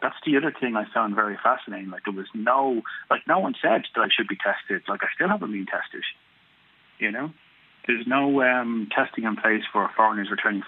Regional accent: Dublin, Leinster, Ireland; I'm originally from Dublin. I'm originally from this area in Clondalkin, and my family still live here.

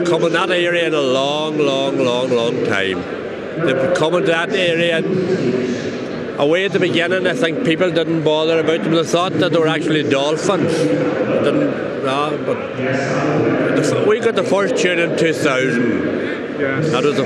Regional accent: Killybegs, County Donegal, Ireland; I'm from Killybegs. I'm a charter skipper for about 30 years, 35 years maybe even.

